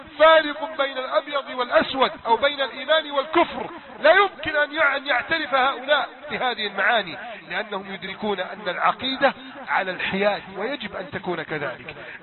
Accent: Egypt; اللهم إنا نسألك أن تصلح حال بلدنا مصر

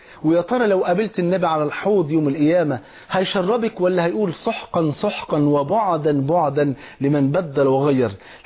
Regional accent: Egypt; مش زي برنامج اللي كان معروف ومنتشر قوي في عندنا في مصر اسمه العالم يغني

